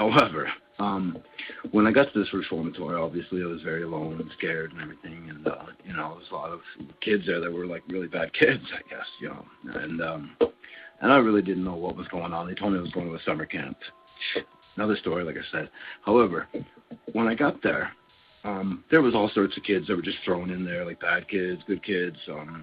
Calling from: Calgary, Alberta, Canada; I'm calling from Calgary, Alberta.

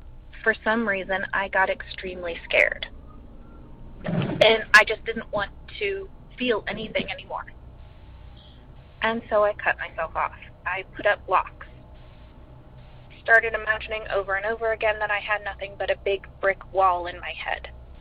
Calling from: Ohio, United States; I'm calling from Ohio.

